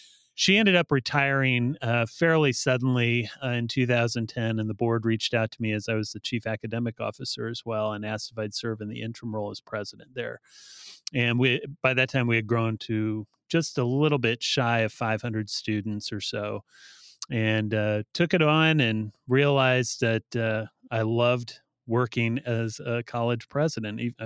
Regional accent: Bryan, Ohio, United States; also born or lived in Defiance; So I grew up in rural Northwest Ohio. Born and raised in towns that were probably too small to know for most people, but Bryan, Ohio, and Defiance.

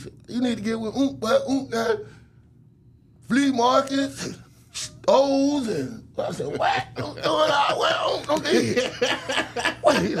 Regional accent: Canterville, Georgia, United States; And I'm from Canterville, and it was li

